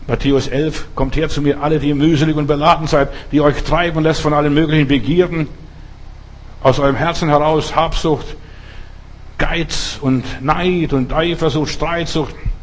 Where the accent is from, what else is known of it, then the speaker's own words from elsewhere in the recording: Switzerland; bin ich ein Schweizer, ein Bergler, verstehst?